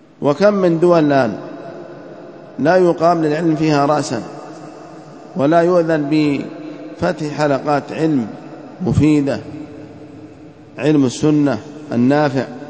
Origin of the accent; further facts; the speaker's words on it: Yemen; كما نحن نعمل في بلادنا اليمن